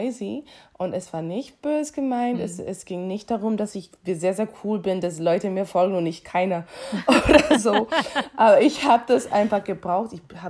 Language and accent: German; Miami, Florida, United States; German is a second language; now in Germany; Man fragt, wo ich herkomme und ich denke, aha, ich habe doch keinen Akzent. Entschuldigung, ich komme aus Miami. So, aber ich denke ein bisschen anders, ich spreche ein bisschen anders.